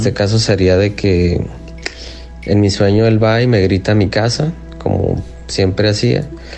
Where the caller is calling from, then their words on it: Tijuana, Baja California, Mexico; de Tijuana. Lo seguimos aquí desde ya hace un buen tiempo